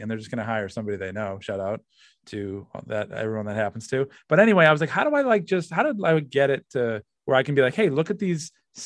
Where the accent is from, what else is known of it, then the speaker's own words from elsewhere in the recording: Massachusetts, United States; I'm from Massachusetts. I did it through kind of like a masshole character.